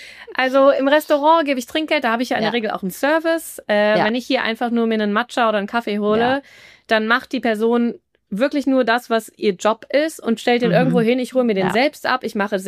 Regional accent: Aachen, North Rhine-Westphalia, Germany; ich komme ursprünglich aus Aachen

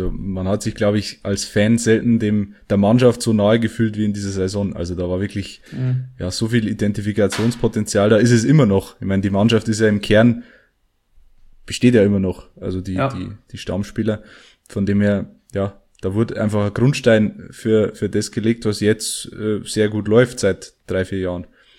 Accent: Viechtach, Bavaria, Germany; Ich komme aus Fichtach ursprünglich und Fichtach wird oft in der Oberpfalz verortet.

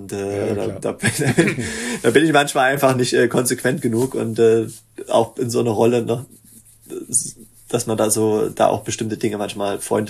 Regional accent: Germany; Und wir hatten nur das Glück, dass wir als Deutsche da sehr, sehr weit vorne standen und dann auch da am Anfang schon das größte Team waren.

